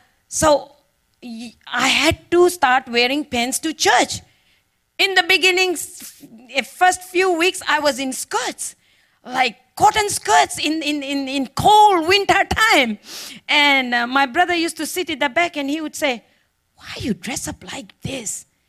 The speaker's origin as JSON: {"language": "English", "country": "Fiji", "said": "I come from Fiji Islands"}